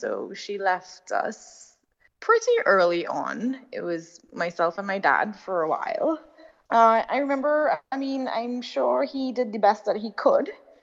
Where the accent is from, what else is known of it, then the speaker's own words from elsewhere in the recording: Trinidad & Tobago; So, I mean, I was born and grew up in Trinidad. It's in the Caribbean. I was born in 1985.